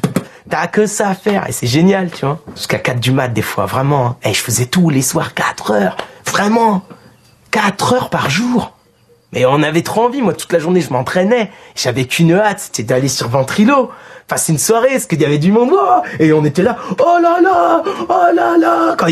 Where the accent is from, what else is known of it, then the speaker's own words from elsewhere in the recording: Lyon, Auvergne-Rhône-Alpes, France; j'ai 23 ans, je viens de Lyon.